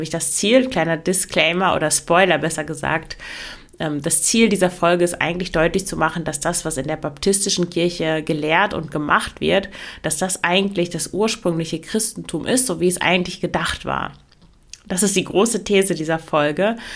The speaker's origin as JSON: {"language": "German", "region": "Lower Saxony", "country": "Germany", "said": "Und das war in meiner katholischen Familie, da waren alle katholisch. Ich komme ja aus dem Emsland, da gibt es kaum Protestanten."}